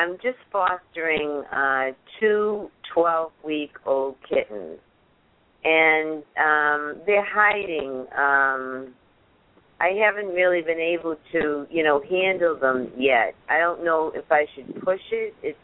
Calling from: Florida, United States; I'm calling in from Florida.

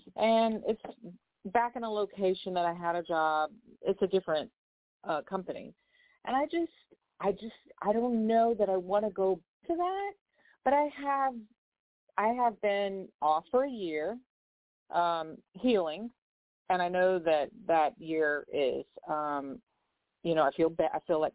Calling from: Louisiana, United States; from Louisiana on Mardi Gras.

